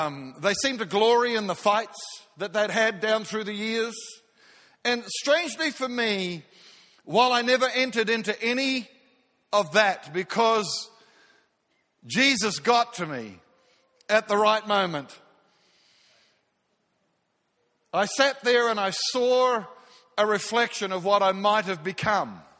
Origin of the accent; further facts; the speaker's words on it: Auckland, New Zealand; some guys that I grew up with in South Auckland, New Zealand. And we grew up in a pretty tough hood.